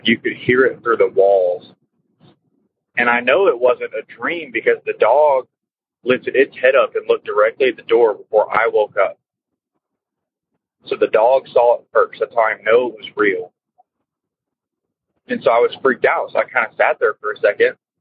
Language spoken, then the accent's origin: English; Texas, United States; I'm from Texas.